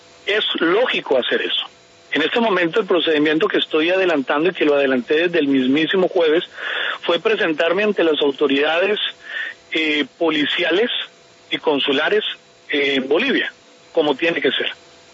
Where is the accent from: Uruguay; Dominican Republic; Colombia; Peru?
Colombia; moved away as an adult; yo me fui de Colombia. Primero, yo tuve dos partes de vida en mi país.